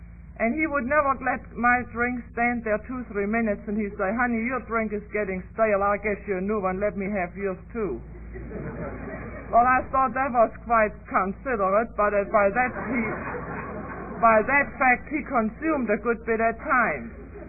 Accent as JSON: {"language": "English", "country": "Germany", "said": "We three sisters, I'm originally from Germany."}